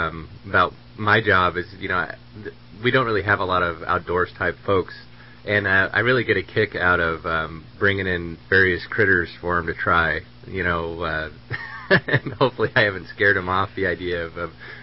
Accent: California, United States; my background is I grew up in Siskiyou County. I'm a local kid, and my whole family more or less was from here.

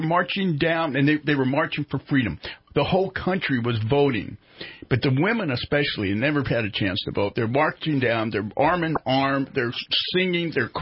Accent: United States; And we, as an American nation, and in California, which is probably still part of America, gets a 25% voting rate.

